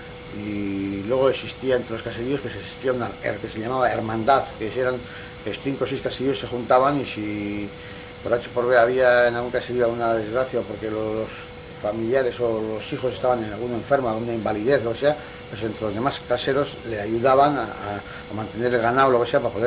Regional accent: Tolosa, Basque Country, Spain; esto ya no es un pueblo de donde yo soy, de Tolosa

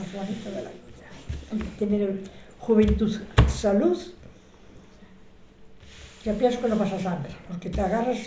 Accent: Sotomayor, Galicia, Spain; Soy de Sotomayor. Tengo, nací el 34, sí, el 35, y ya me veis como soy, tengo 88 años

